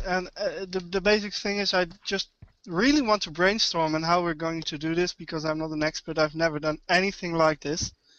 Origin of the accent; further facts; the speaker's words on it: Netherlands; Well, I'm from Holland. I live near Arnhem, actually.